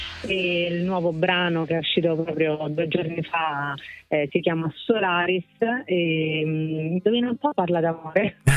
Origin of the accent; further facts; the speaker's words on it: Rome, Lazio, Italy; Io vengo da Roma.